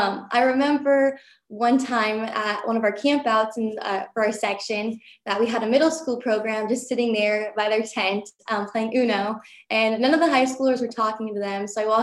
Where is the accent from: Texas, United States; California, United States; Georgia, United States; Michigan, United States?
California, United States; Lakeside; I'm from Eastern San Diego in a town called Lakeside